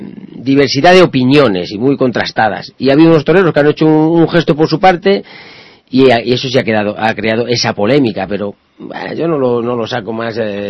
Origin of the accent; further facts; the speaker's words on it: Fuenlabrada, Community of Madrid, Spain; Sí, no, y además soy de Fuenlabrada